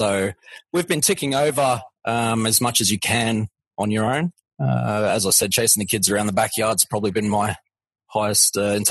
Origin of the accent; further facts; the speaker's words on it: Gold Coast, Queensland, Australia; So growing up on the Gold Coast was an awesome childhood. Played plenty of sports, you know, beach surfing lifestyle, you know, it was pretty hard to beat.